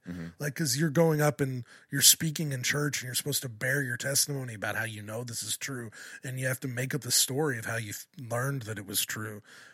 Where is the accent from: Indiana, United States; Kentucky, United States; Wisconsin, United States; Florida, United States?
Kentucky, United States; So I was raised Mormon in Kentucky, which is weird. There aren't a lot of Mormons around there. My family was kind of implanted there.